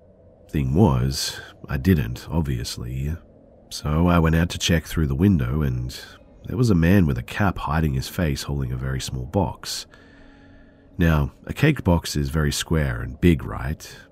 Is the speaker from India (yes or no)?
yes; India; I'm from India, so you can Google elevators to find out what I'm talking about